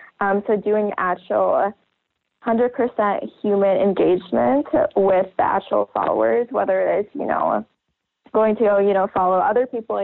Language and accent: English; Ames, Iowa, United States; So for me, I'm from Ames, Iowa. So I would put hashtag Ames, Iowa in all of their posts.